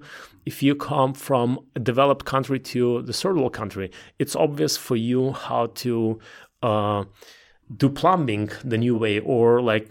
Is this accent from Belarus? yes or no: yes; Belarus; English is a second language; moved away as an adult; also born or lived in Ukraine / Russia / Germany; now in United States; I was born in Belarus. I was growing up in Ukraine, in Belarus, in Russia at the same time. So I'm at home there. But then I spent almost 15 years studying, working on my PhD in Germany, in Europe.